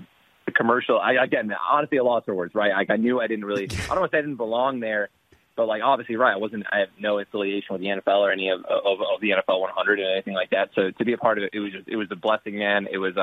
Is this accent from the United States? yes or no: yes; Illinois, United States; So my dad was a Lions fan. And then when I was born, we moved over to Illinois.